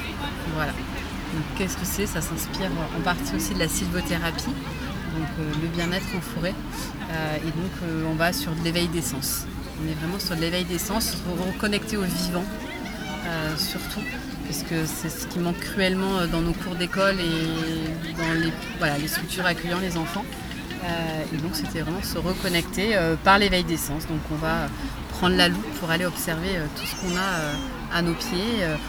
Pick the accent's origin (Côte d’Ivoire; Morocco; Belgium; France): France; South-West France; now in Alsace, France; Je suis native du Sud-Ouest et je suis arrivée il y a quelques années ici en Alsace.